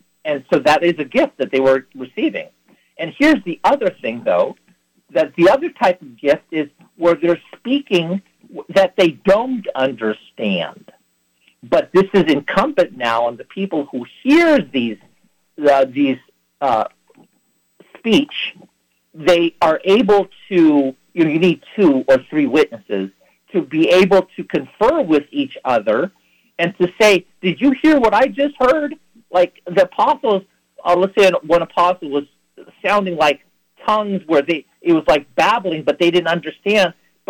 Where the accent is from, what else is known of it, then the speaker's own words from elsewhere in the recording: Philippines; English is a second language; although, like as a Filipino, I don't really speak it that well. I might be able to say a few choice phrases in Tagalog